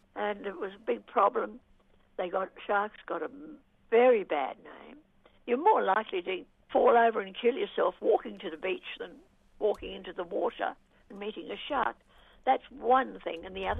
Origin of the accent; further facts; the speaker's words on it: Lower Hutt, Wellington, New Zealand; I grew up in Lower Hutt, Wellington.